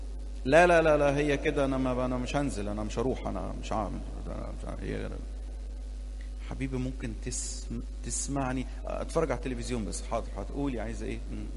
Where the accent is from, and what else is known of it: Egypt